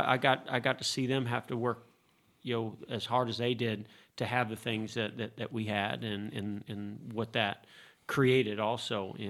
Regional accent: Vallejo, California, United States; also born or lived in Indiana; Yeah, probably growing up in Vallejo more than anything else, right? I mean, very diverse school, public school.

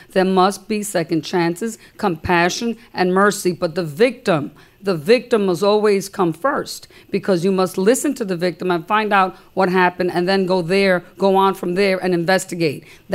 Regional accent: Brooklyn, New York, United States; I grew up in Bed-Stuy, where there was a lot of crime.

